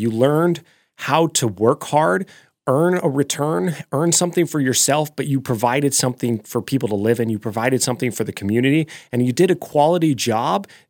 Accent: Alaska, United States; also born or lived in Philippines; We were in the Philippines for 4 years before that on a mission trip. And moving back to Alaska, we built our home. My dad was a builder.

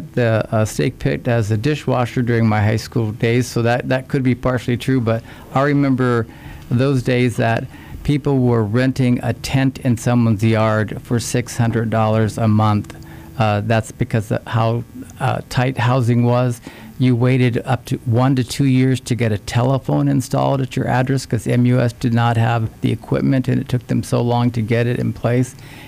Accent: Ketchikan, Alaska, United States; also born or lived in Palmer / Fairbanks; I'm a lifelong Alaskan. I was born in Palmer during the territorial days. That kind of dates me a little bit. We moved to Ketchikan when the Alaska Marine Highway Ferry System started up, and my dad worked on that ferry system.

